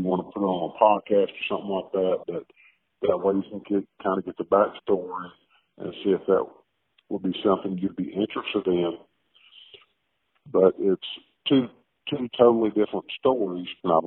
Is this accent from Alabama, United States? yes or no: yes; Sanford, Alabama, United States; Hello, Kathy. I'm from Sanford, Alabama.